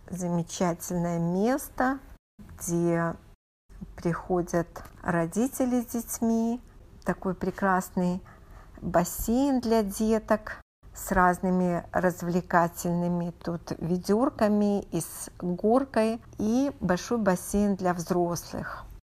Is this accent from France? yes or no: no; Belarus; now in United States; так как я из Белоруссии, я люблю все-таки шторы.